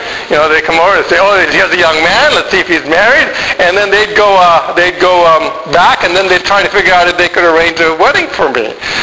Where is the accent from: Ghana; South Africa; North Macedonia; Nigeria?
Ghana; also born or lived in Sudan; now in United States; I grew up in Ghana, and then I went to Sudan